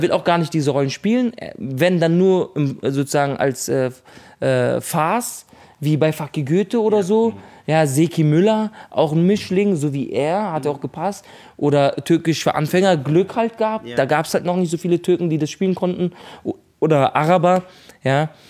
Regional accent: Berlin, Germany; Ich komme aus Berlin.

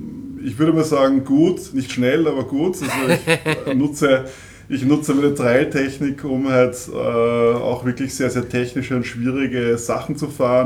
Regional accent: Kirchdorf an der Krems, Upper Austria, Austria; Naja, ich komme aus Kirchdorf an der Krems

